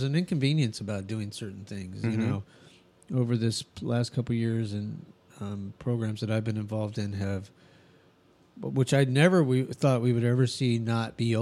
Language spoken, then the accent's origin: English; New Mexico, United States; I wonder how that Southwest, because I grew up in New Mexico. I'm a big fan of that half of the country.